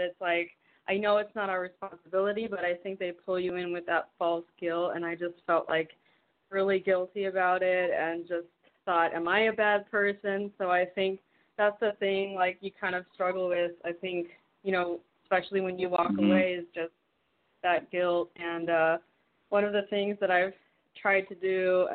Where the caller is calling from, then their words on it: Miami, Florida, United States; I'm calling from Miami.